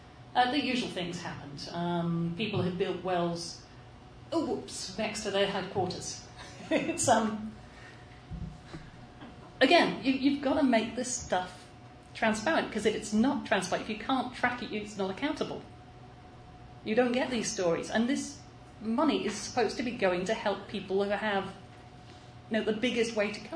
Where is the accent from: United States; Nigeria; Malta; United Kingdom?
United Kingdom; I'm British, I understate.